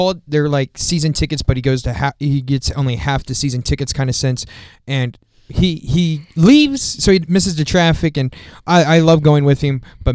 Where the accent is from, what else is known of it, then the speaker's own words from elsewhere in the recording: Kansas City, Missouri, United States; Now, let's hop over to the Royals, as we are from Kansas City, Haley.